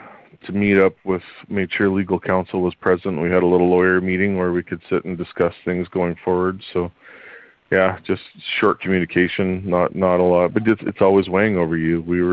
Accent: Swift Current, Saskatchewan, Canada; So my hometown of Swift Current, Saskatchewan, we actually drove west towards, towards Alberta.

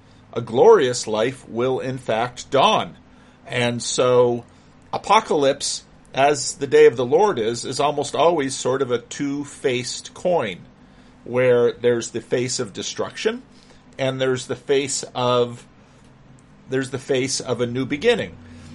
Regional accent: New Jersey, United States; I grew up near the Passaic River.

